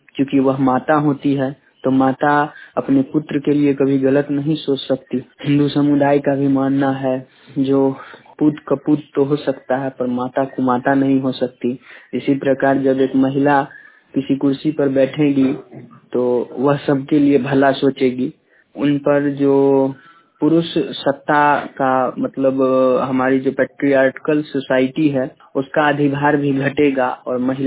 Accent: Ujiyarpur, Bihar, India; मैं उजियारपुर प्रखंड का निवासी हूँ।

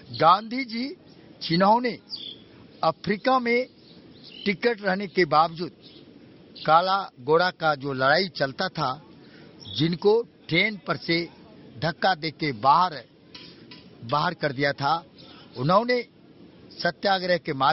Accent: Bihar, India; मैं बिहार से आया हूं और बिहार का भले रहने वाला हूं

